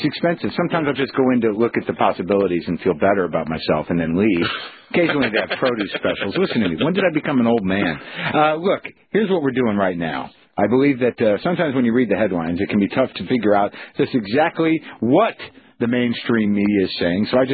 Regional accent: New Mexico, United States; From my home state. I grew up with Pete Domenici signs.

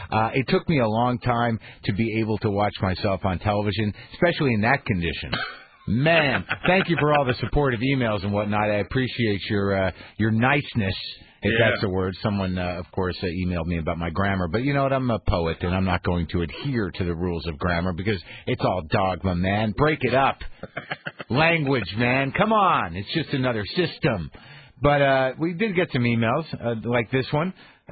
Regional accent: Albuquerque, New Mexico, United States; In Albuquerque, New Mexico, my hometown, where I grew up, there is a party today

